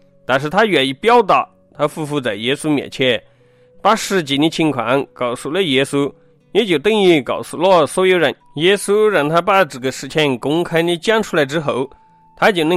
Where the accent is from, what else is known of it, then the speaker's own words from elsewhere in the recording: China; 跟我们中国人讲的那种搞迷信、求神拜佛、求香包挂符咒完全不一样